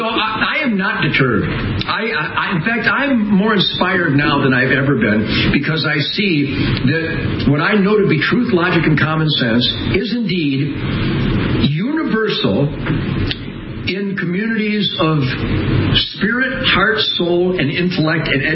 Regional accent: Detroit, Michigan, United States; born there; So I had bands in Detroit in the shadow of Motown. When I was born in Detroit

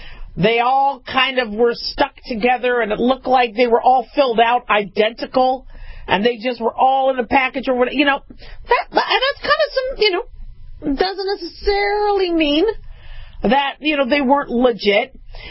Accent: Arizona, United States; also born or lived in Los Angeles; See, I grew up in Arizona. I was born in L.A.

